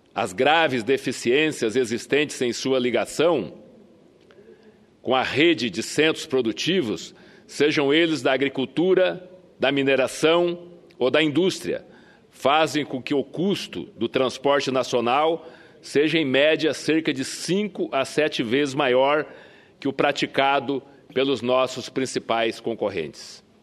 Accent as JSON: {"language": "Portuguese", "region": "Santa Catarina", "country": "Brazil", "tie": "born or raised there", "said": "Eu sou catarinense, sou natural de Santa, do sul de Santa Catarina"}